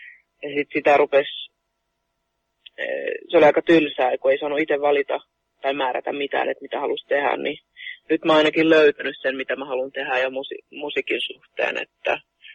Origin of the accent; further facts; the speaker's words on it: Sweden; Joo, siis mä oon ihan ruotsalainen, tai suomenruotsalainen.